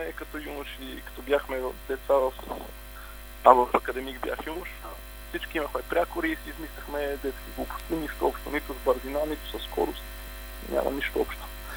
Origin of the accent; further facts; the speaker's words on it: Sofia, Sofia City, Bulgaria; ние, хората, които сме от София в отбора на Черноморе